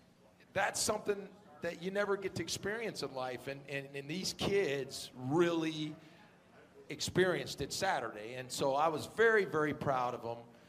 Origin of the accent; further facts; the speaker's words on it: Wisconsin, United States; But you know, I grew up in Wisconsin. I grew up, and I remember the late 60s. I'm that old.